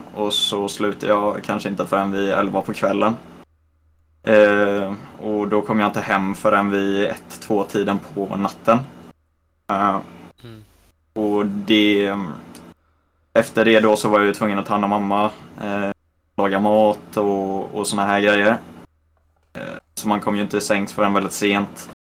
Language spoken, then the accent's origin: Swedish; Sweden; moved away as an adult; now in Ireland; Jag har flyttat från Sverige till Irland. Jag bor här nu med min bror.